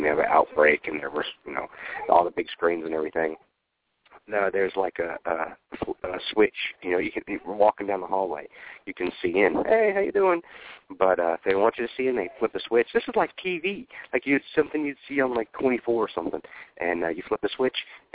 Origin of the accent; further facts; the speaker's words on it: Atlanta, Georgia, United States; It is in Atlanta. I grew up in Atlanta. I drove by the place like a bazillion times